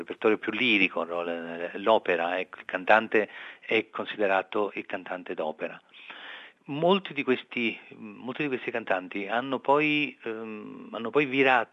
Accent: Portici, Campania, Italy; born there; Sono nato a Portici, infatti. Mio padre però è inglese

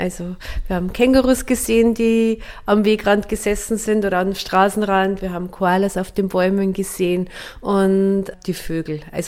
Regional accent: Simbach am Inn, Bavaria, Germany; in Simbach am Inn, also meiner Heimatstadt, eine große Überschwemmung, eine Flutkatastrophe hatten.

